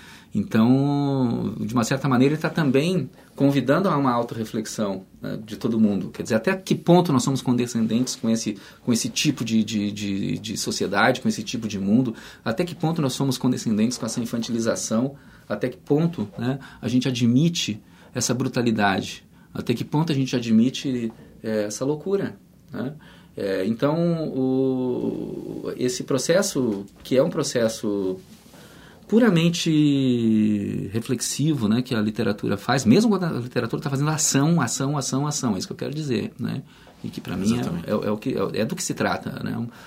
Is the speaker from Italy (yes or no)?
no; Canoas, Rio Grande do Sul, Brazil; Eu próprio me criei em Canoas, por exemplo, né?